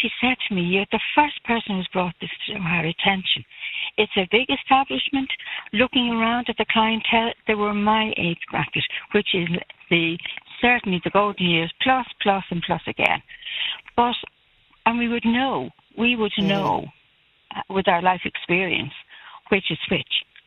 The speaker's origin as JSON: {"language": "English", "town": "Dublin", "region": "Leinster", "country": "Ireland", "said": "I'm originally from Dublin."}